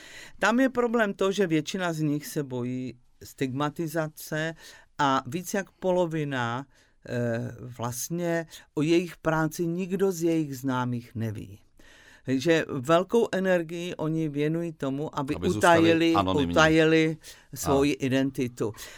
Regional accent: Brno, South Moravian Region, Czechia; Já jsem z Brna. Z Brna. Pozor, já jsem z Brna.

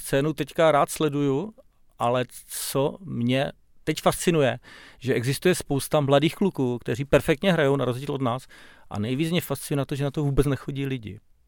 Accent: Napajedla, Zlín Region, Czechia; now in Brno, Czechia; já nejsem rodilý Brňák, já jsem původem z Napajedel, což...

